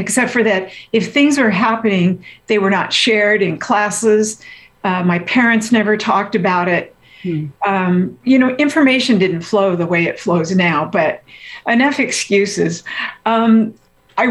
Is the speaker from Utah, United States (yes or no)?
no; Nebraska, United States; I grew up in Western Nebraska around all white people.